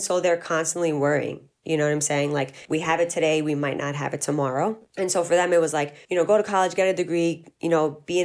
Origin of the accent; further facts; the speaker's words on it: Bayside, New York, United States; No, I'm originally from Bayside, Queens. I grew up in Bayside, yeah.